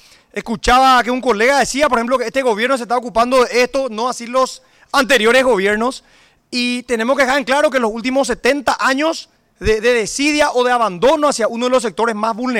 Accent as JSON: {"language": "Spanish", "country": "Paraguay", "said": "no podemos no sensibilizarnos como paraguayos"}